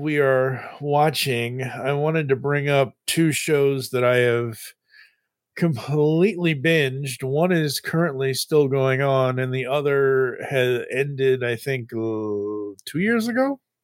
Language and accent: English; Boston, Massachusetts, United States; And because Boston, and I'm originally from Boston